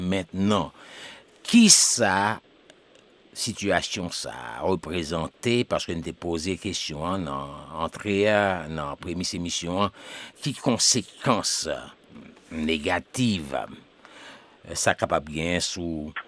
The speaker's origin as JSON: {"language": "French", "country": "Haiti", "said": "En tant qu'analyste politique, en tant qu'haïtien, citoyen haïtien"}